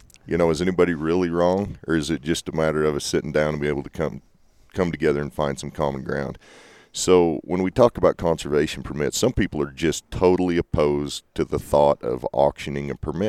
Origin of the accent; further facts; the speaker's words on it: Manti, Utah, United States; Well, I grew up down in San Pete County, down in Manti. Dad worked on a sheep ranch most of my life.